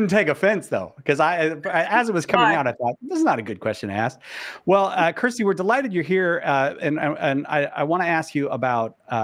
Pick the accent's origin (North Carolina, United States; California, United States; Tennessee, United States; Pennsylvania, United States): California, United States; because I'm a Californian.